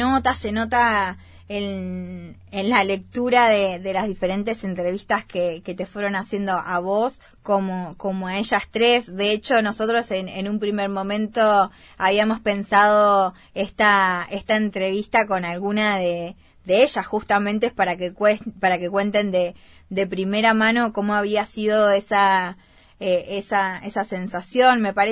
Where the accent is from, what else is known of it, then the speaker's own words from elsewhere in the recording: Argentina; como argentina y como mujer